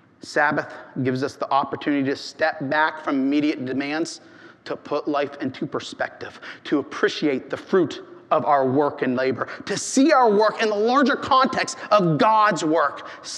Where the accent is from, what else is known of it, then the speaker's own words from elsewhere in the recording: Ohio, United States; And yes, although I'm from Ohio, I know what you Southerners mean when you say that.